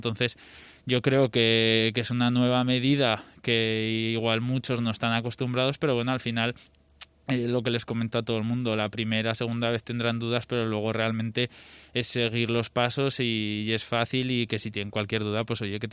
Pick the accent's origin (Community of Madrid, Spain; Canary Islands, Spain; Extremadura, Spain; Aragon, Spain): Aragon, Spain; Jaca; also born or lived in France; soy de Jaca, llevo toda la vida aquí. Aunque, pues bueno, he estado entre los años que estuve jugando en Francia profesionalmente